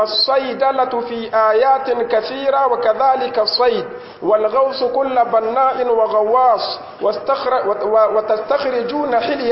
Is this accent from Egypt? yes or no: no; Niger; اللهم احفظ بلادنا النيجر